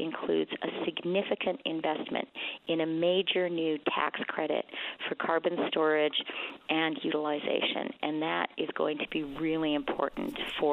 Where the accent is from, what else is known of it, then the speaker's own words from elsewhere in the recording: Alberta, Canada; I'm originally from Alberta